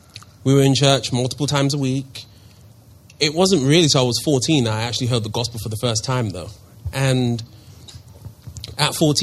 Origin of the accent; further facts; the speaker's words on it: London, United Kingdom; moved away as an adult; I am 26. As you can tell by my funny accent, I'm not from around here. Originally born and raised in London. That's where I grew up and moved here about 3 months ago